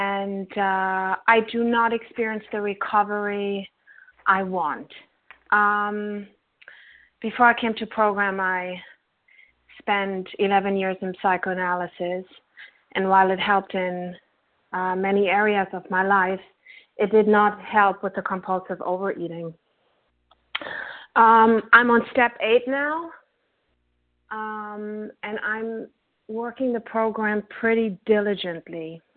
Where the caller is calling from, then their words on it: Brooklyn, New York, United States; Hi, I'm calling from Brooklyn, New York.